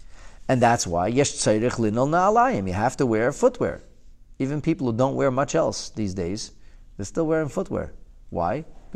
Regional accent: New York, United States; I'm from New York. Nobody takes off the shoes in New York.

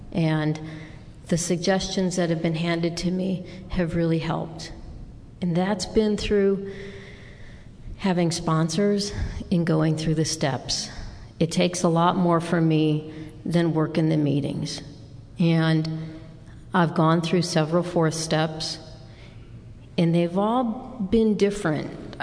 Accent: Detroit, Michigan, United States; moved away; also born or lived in Las Vegas; I'm from Detroit, Michigan.

